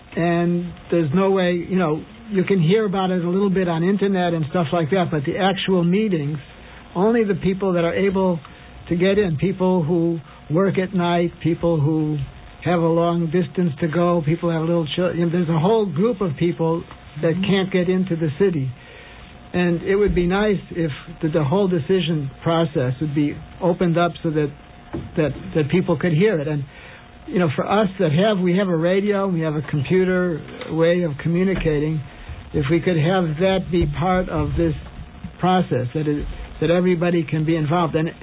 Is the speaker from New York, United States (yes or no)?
yes; Long Island, New York, United States; I'm from Long Island.